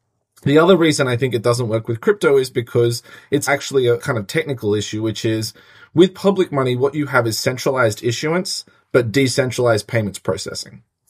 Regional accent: Australia; now in United States; Well, I'm an Australian and I can't vote

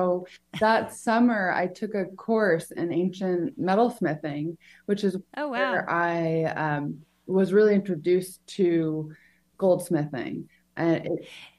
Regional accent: New York, United States; So I grew up on Long Island, but just outside of the city.

